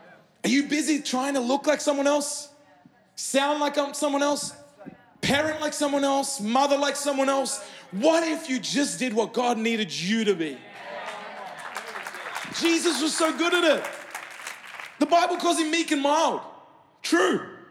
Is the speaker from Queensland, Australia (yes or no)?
no; Sydney, New South Wales, Australia; I grew up in Sydney